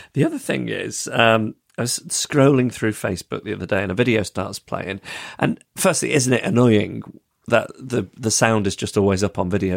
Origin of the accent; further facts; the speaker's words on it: Manchester, North West England, United Kingdom; So I am from the Manchester area.